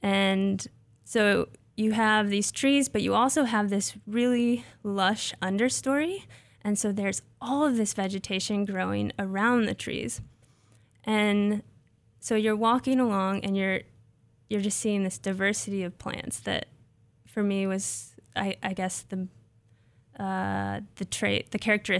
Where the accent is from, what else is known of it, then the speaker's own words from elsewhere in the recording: Nebraska, United States; And I grew up in Nebraska. I did my master's there, but worked in Ohio.